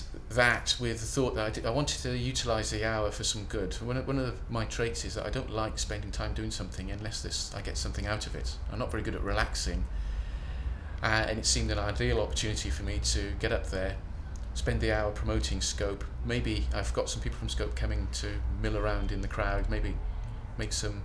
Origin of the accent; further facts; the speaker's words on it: Cardiff, Wales, United Kingdom; now in England; I was born in Cardiff, brought up in Wales as a Welsh person. Currently live in England